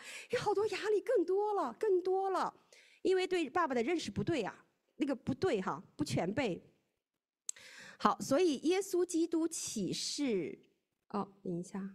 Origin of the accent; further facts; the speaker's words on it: China; 我们中国人哈，中国人就是中国人，连有一位神都不相信的，对吗？